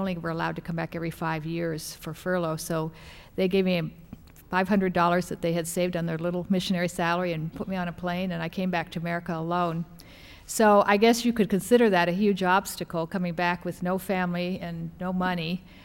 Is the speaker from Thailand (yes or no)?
yes; Thailand; I was born in Thailand. My parents were American missionaries, and I went to a mission-run boarding school, but it was very isolated. We had very little contact with American culture or life.